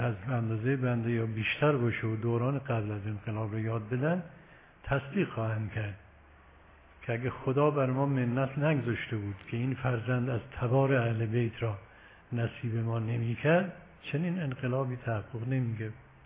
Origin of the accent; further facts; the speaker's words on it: Yazd, Iran; از شهر ما من سراغ داره، ما یزدی هستیم